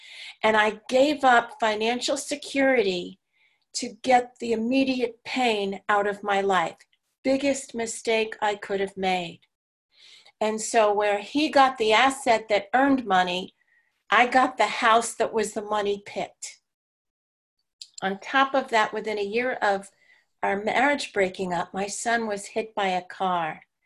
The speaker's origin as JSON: {"language": "English", "region": "New York", "country": "United States", "also_born_or_lived": "New Mexico", "lives_now": "Portland, United States", "said": "Currently, I live in the Portland, Oregon metro area, and I am originally from New York, so some of you will pick up my accent for sure. And I spent 20 years in New Mexico before coming here."}